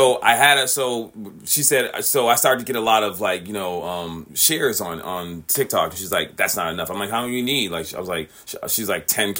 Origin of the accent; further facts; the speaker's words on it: New England, United States; We traveled all through my hometown, New England, to Mid-South, like D.C.